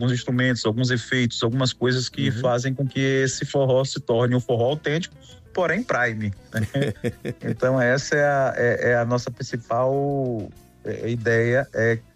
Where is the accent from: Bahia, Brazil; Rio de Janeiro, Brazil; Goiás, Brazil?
Bahia, Brazil; Mundo Novo; No meu interior lá, eu sou de Mundo Novo, Bahia, né?